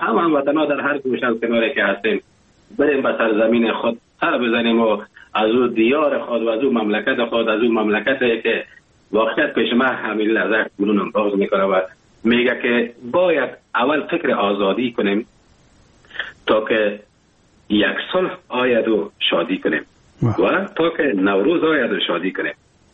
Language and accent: Persian; Afghanistan; now in Germany; وقتی که من اروپا آمدم، آلمان آمدم،